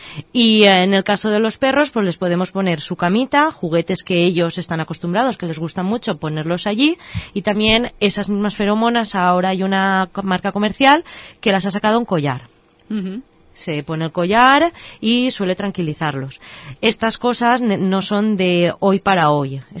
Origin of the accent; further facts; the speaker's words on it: Valencian Community, Spain; Ya, es que somos valencianos, lo llevamos